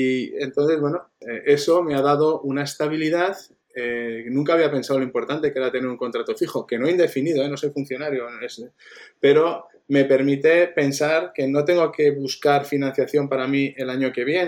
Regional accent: Zaragoza, Aragon, Spain; aunque soy de Zaragoza, nunca había pensado volver a Zaragoza.

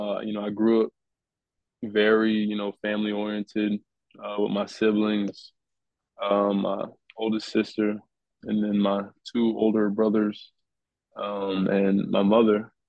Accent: United States; I loved baseball as an American.

